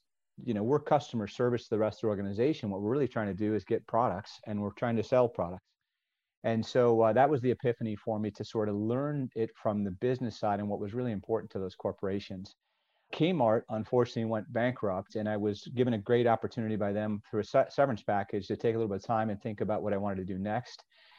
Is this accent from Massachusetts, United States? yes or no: no; Chicago, Illinois, United States; I'm from Chicago, Illinois. And I had kids early, and so construction work in Chicago is not very stable.